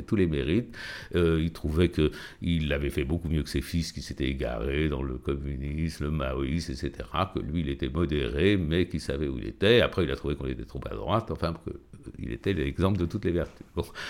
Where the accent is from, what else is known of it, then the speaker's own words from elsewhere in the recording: France; je suis français. Je suis français parce que j'aime cette langue, j'aime cette littérature